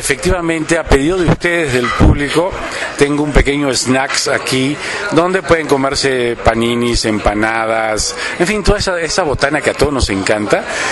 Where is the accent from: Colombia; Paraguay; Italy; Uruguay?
Uruguay; now in Mexico; yo hace ya 25 años que vivo acá en México, soy de Uruguay, por eso soy casi chilango